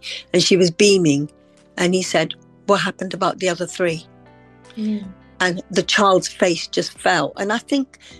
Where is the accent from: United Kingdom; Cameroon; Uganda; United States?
Uganda; I was brought up in Uganda.